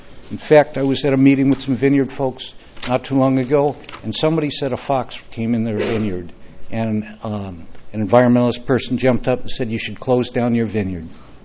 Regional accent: Templeton, California, United States; from Templeton.

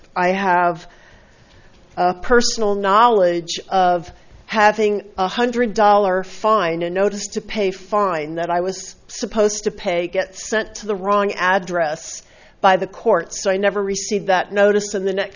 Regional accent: Oceano, California, United States; I'm from Oceano

